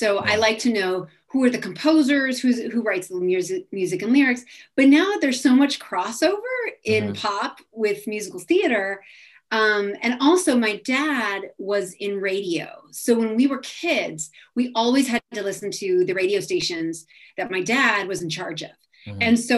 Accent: New Jersey, United States; So I grew up in New Jersey. I live in New Jersey now.

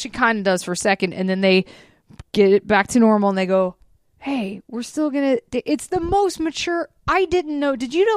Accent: Georgia, United States; I grew up in Georgia and I didn't have cowboys at my school.

